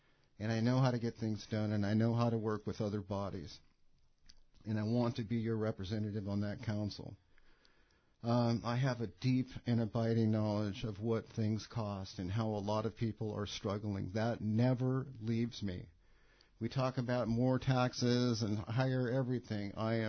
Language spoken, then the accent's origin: English; Ketchikan, Alaska, United States; I was born and raised in Ketchikan, and I've been here since the late 50s.